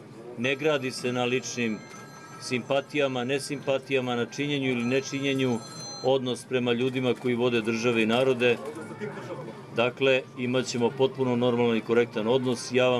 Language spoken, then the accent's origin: Serbian; Šumadija, Serbia; born there; rođen sam u Šumadiji